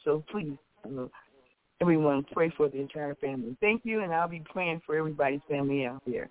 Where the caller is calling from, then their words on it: Chicago, Illinois, United States; here in Chicago, Illinois.